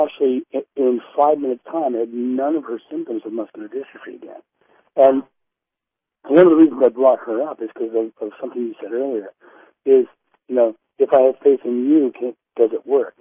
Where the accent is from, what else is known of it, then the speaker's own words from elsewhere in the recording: Rehoboth Beach, Delaware, United States; Oh, I'm originally from Rehoboth Beach, Delaware, so I know a lot of that area.